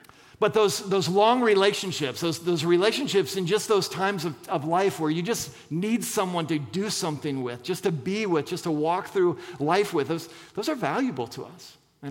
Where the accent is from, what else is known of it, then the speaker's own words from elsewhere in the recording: Scottsdale, Arizona, United States; I grew up in Scottsdale, Arizona, which is the combination of San Diego and Boca Raton.